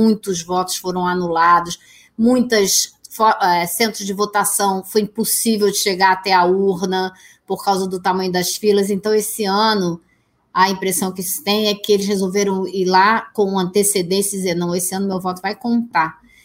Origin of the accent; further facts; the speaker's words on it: Brazil; now in United States; Como eu disse, eu não cubro o Brasil, eu não moro aí, eu acompanho à distância, como brasileira interessada que sou e como jornalista